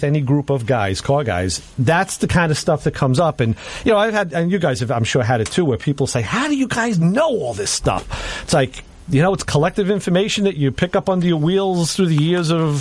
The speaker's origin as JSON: {"language": "English", "region": "New York", "country": "United States", "said": "Fine, we're from New York."}